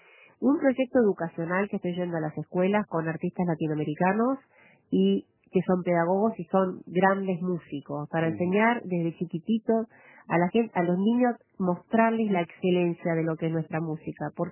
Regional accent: Uruguay; yo soy de una parte, de una región del mundo que ustedes no conocen

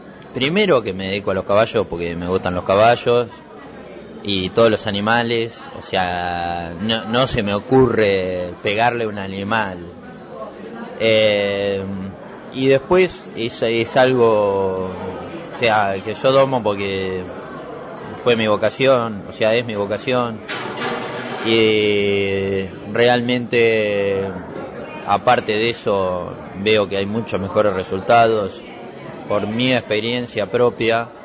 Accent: Ameguino, Buenos Aires Province, Argentina; Sí, soy de Argentina, de Ameguino, provincia de Buenos Aires, que es un pueblo chico.

